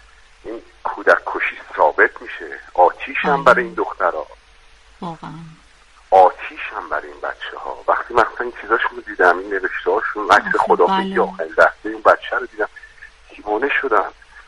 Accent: Iran; گفت اهل کجایی، گفتم ایران

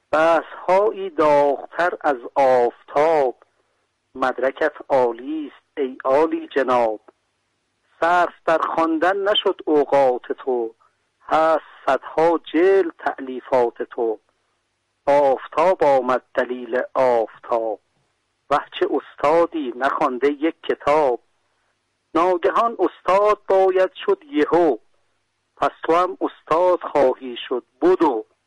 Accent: Tehran, Tehran Province, Iran; born there; من اصالتاً خلخالی هستم، اونتا خودم متولد تهرانم

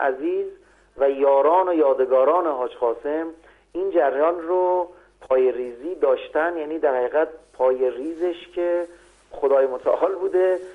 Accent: Afghanistan; در کل آینده رو من به عنوان یک افغانستانی

